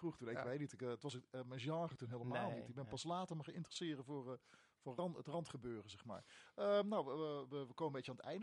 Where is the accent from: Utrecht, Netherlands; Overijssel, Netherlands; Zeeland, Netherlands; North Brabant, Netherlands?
North Brabant, Netherlands; Breda; mij komt dit als Bredana redelijk oprecht over.